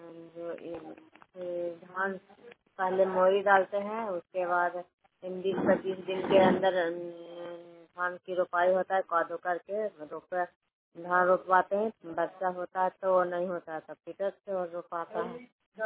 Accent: Bihar, India; गांव प्रस्टिया, थाना नगरासा, जिला नालंदा की निवासी हूँ।

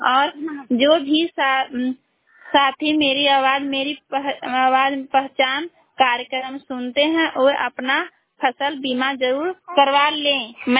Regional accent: Girdhar Chak, Bihar, India; सरथा पंचायत के रहने वाली हूँ, ग्राम गिरधर चक से, ब्लॉक नालंदा जिला से बोल रही हूँ।

